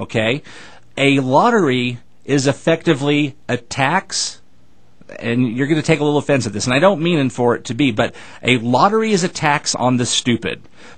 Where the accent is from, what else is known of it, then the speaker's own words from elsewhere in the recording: Dallas, Texas, United States; I grew up in Texas. I was born in Dallas, and I grew up in Dallas County and later